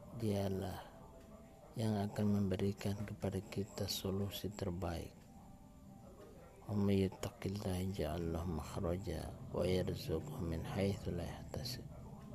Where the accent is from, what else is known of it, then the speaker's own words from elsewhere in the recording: Gorontalo, Indonesia; born there; now in Manado, Indonesia; Kombos Timur, Kampung Daluga, tapi saya lahir di Gorontalo, Limba O2, Jalan Raden Saleh, lalu sekarang Jalan Ahmad Najamuddin.